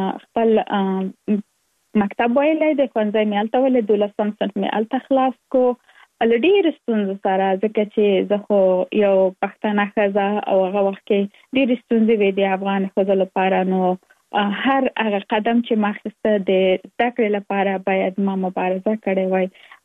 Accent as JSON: {"language": "Pashto", "region": "Kabul", "country": "Afghanistan", "tie": "born or raised there", "moved": "yes", "lives_now": "United States", "said": "زه اف کورس د افغانستان یم. په افغانستان کې زیږیدلې، لومړنۍ زده کړې مې په افغانستان په کابل کې ترسره کړې دي، او وروسته لاغه لکه مونږ ټول چې یو مسافر شوی یم په امریکا کې، اوس په ورجینیا ایالت کې ژوند کوم."}